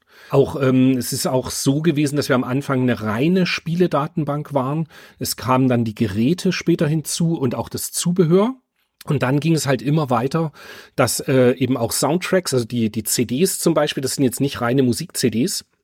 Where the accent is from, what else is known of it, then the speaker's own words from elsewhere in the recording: Germany; Ich bin halt in der DDR groß geworden.